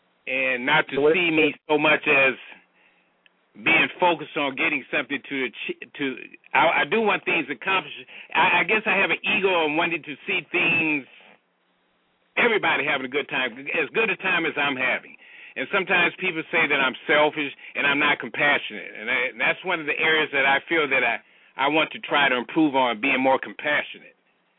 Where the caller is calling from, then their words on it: Toledo, Ohio, United States; I'm calling from Toledo.